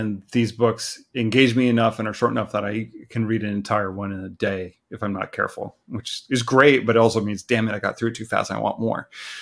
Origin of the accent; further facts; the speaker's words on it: California, United States; You can tell I grew up in Southern California.